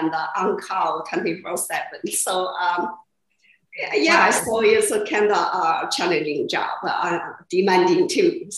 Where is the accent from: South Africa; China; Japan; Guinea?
China; English is a second language; moved away as an adult; now in United States; I grew up in China and came to the United States in 1996.